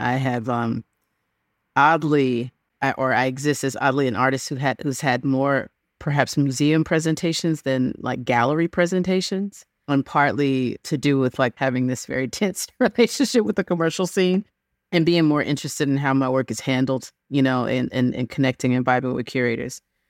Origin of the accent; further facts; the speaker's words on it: South Carolina, United States; I grew up in the South, specifically South Carolina.